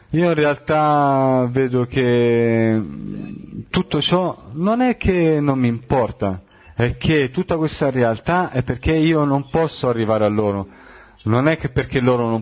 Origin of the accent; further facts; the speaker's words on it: Rehovot, Central District, Israel; Io sono di Rehovot